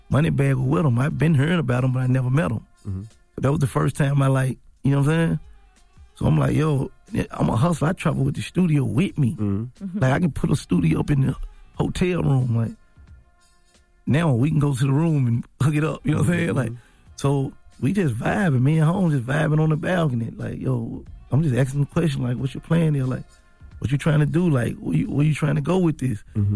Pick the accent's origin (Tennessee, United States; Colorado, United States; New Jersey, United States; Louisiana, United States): Tennessee, United States; Memphis; And we ain't all from the same hood. You know what I'm saying? Like, I'm from North Memphis.